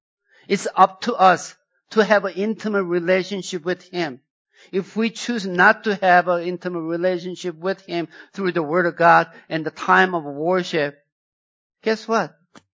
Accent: South Korea; English is a second language; now in United States; I came from South Korea. I know many of you think that I came from the southern Sweden, but I'm from South Korea. South Korea, when I was growing up, there's a lot of things that we could not do.

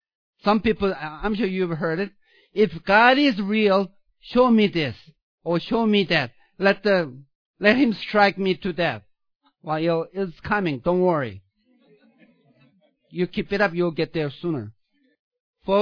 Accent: South Korea; When I was growing up in South Korea, they built this totem pole.

